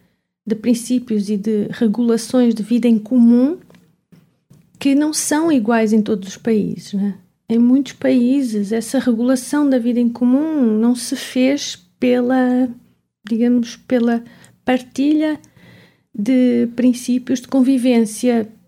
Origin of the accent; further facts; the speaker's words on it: Portugal; moved away as an adult; Portugal não é, onde eu nasci, né, onde eu vivi até há pouco tempo